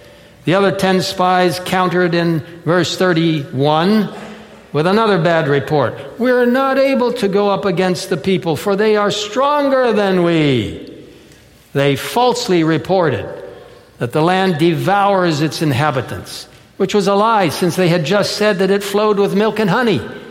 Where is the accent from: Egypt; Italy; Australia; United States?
Egypt; Cairo, Cairo Governorate; I had the great privilege of growing up in Cairo, Egypt.